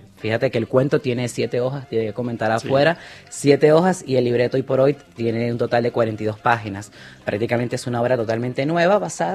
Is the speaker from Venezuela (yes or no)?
yes; Venezuela; El 2018, cómo Venezuela hoy por hoy vive y disfruta de una Navidad. Sabemos que la situación en mi país lamentablemente no está fácil.